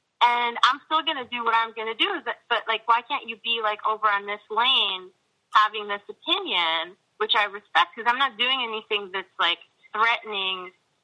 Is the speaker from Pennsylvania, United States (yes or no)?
yes; Pittsburgh, Pennsylvania, United States; I'm gonna do this thing because I'm interesting and I'm from Pittsburgh. Like, you know what I mean? Like, this is where I'm from, so I'm gonna make this art.